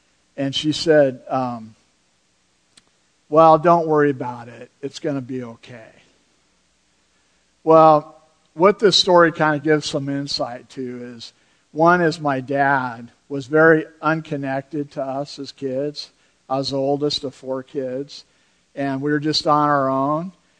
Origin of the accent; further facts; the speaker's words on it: Sacramento, California, United States; growing up in Sacramento, the family across the street would look at our family and have no idea.